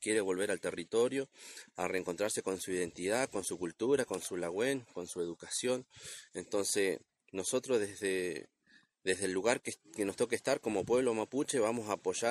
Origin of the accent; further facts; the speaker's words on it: Neuquén, Argentina; yo en mi caso vengo de la provincia de Neuquén, pertenezco a la comunidad Huincul-Nehuén y a la Confederación Mapuche Neuquina.